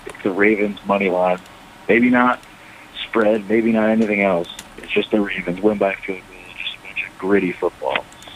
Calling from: Baltimore, Maryland, United States; from Baltimore, and I'm here because I bought a Donald Trump NFT.

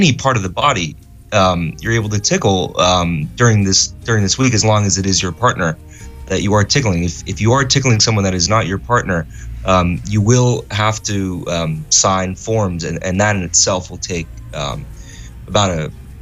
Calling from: London, United Kingdom; Yes, very good guess. I am in London, U

